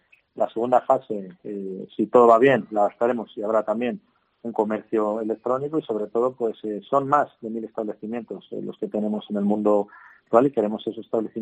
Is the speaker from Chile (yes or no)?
no; Zamora, Castile and León, Spain; venimos de una pandemia que todos los zamoranos, toda la gente, le hemos pasado mal.